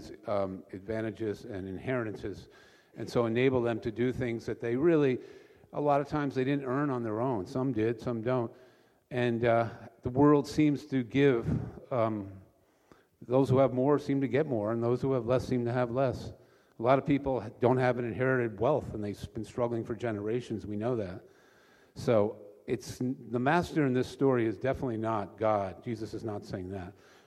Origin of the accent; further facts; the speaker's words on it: Katonah, New York, United States; when the Methodist minister in my hometown over the border in Katona did my brother's wedding